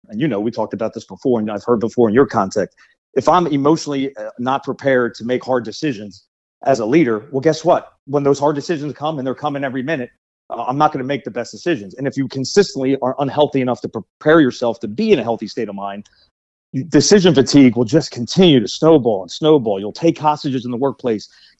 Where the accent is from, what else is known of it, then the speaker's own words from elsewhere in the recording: Pennsylvania, United States; I come from Pennsylvania, tons of police departments.